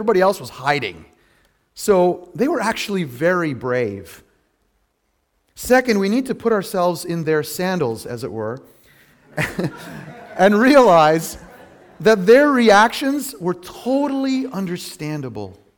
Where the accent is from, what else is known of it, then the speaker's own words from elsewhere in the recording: Lebanon; Growing up in Lebanon at Easter time, this is what we would say.